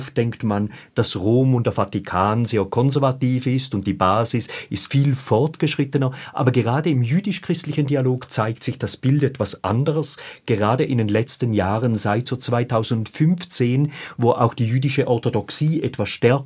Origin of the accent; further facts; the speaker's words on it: Germany; also born or lived in Switzerland; wenn ich denke, als Deutscher und als Schweizer, dass die Demokratie die richtige Staatsform ist